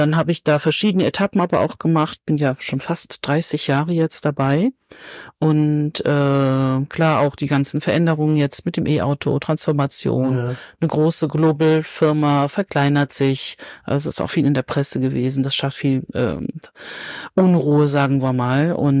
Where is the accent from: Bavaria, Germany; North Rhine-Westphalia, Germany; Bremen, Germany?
North Rhine-Westphalia, Germany; Cologne; born there; Ich bin noch 56, bin also 1967 geboren in Köln